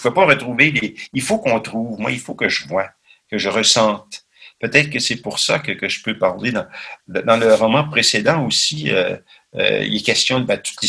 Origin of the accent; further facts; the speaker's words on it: Ottawa, Ontario, Canada; Je suis revenu chez nous à Ottawa.